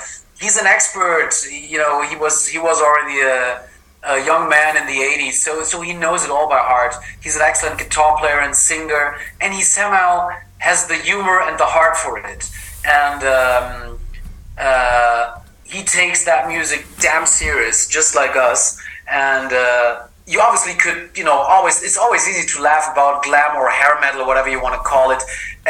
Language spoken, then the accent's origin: English; Seattle, Washington, United States; probably just like a sad teenager growing up in Seattle where it rains all the time.